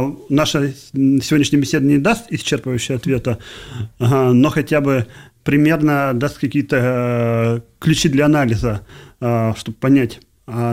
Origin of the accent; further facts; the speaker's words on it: Russia; Я родился в России, я русский, следовательно, я православный.